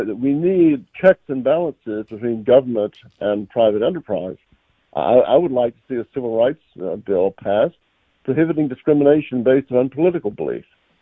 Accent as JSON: {"language": "English", "region": "the South", "country": "United States", "said": "You remember as a Southerner, we used to have the term in the South, a company town."}